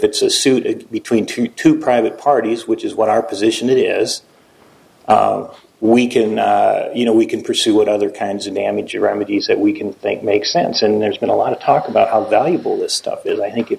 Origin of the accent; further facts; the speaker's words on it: St. Louis, Missouri, United States; Well, I'm from St. Louis. That's true. I am from St. Louis, and that's where we filed the lawsuit.